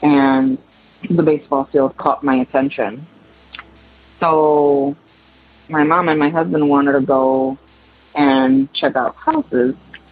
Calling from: Connecticut, United States; Hi, Tony and friends. … I'm calling from Connecticut.

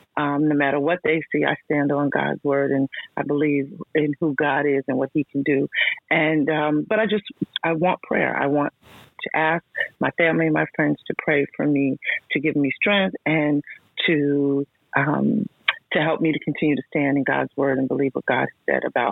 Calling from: New York, United States; So I am tapping in from New York.

